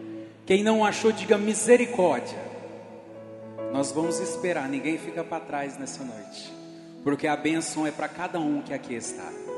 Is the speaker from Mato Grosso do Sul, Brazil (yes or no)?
no; São José do Rio Preto, São Paulo, Brazil; eu sou de São José do Rio Preto, da Igreja Caçula do Ministério, né? Igreja Presbiteriana Renovada do Jardim Arroio.